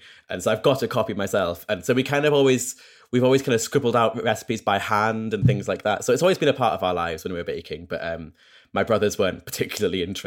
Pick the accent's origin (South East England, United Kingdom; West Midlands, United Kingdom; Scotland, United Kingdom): Scotland, United Kingdom; accent: middling Scottish; also born or lived in Newcastle; I was actually born in Newcastle, but brought up in Scotland. So I've got like a bit of a lilt.